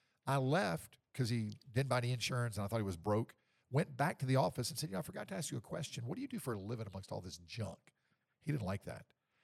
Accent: Nashville, Tennessee, United States; now in Medellin, Colombia; 20 years, and even stranger, I'm from Nashville, Tennessee, and my whole family's going, where are you? What are you doing? Why? I came here 20 years ago.

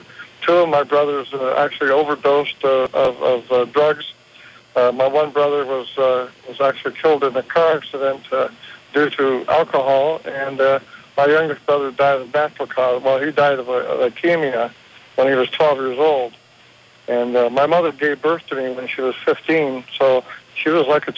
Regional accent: Canada; born there; I was born in Canada, actually

